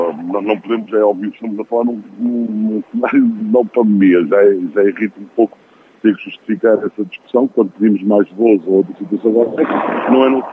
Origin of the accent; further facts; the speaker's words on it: Azores, Portugal; preocupa-nos a todos como açorianos